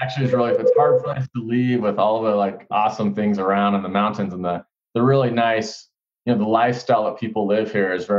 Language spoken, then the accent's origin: English; Salt Lake City, Utah, United States; I went to medical school in New York, I grew up in Salt Lake, came back here, and did my residency training in family medicine.